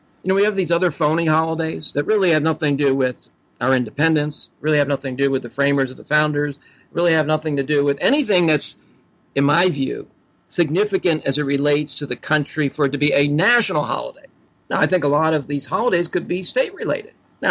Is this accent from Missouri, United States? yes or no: no; Philadelphia, Pennsylvania, United States; also born or lived in Florida / Texas / California / Idaho; But I am broadcasting from Philadelphia, Pennsylvania. I hail from Philadelphia. I've lived in many places, Florida, Texas, California, even Idaho. But I'm glad to be back in this area